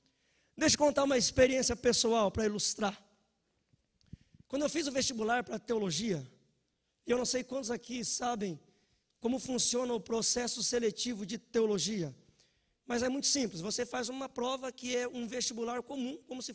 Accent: Paraná, Brazil; also born or lived in Curitiba; now in Tatuí, Brazil; Eu sou paranaense, e eu não sei se vocês já perceberam

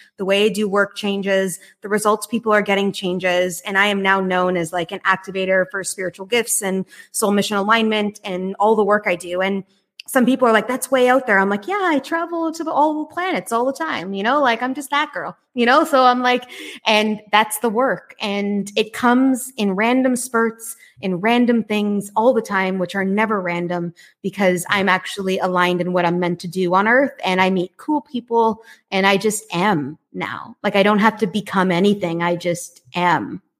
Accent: Canada; now in Costa Rica; I live in Costa Rica now. I'm Canadian

